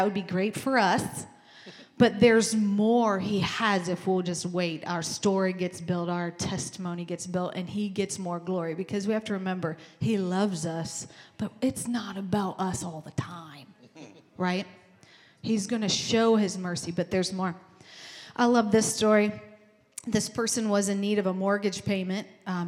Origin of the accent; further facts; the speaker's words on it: Dayton, Ohio, United States; Y'all, I'm from East Dayton, so we're going to get it down.